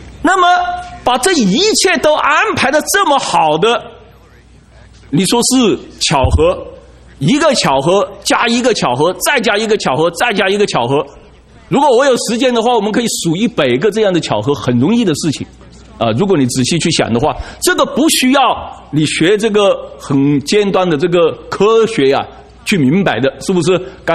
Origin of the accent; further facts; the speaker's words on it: China; now in United States; 但是我们中国人说，我今天之所以来到美国，我有这样的成就，那是谁啊？